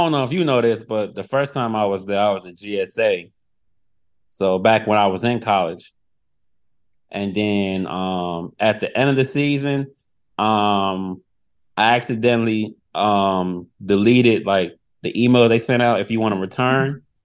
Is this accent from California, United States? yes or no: no; Chicago, Illinois, United States; I was born and raised in Chicago, so I'm like, I'm gonna always support Chicago because to me, this is the greatest city in the world.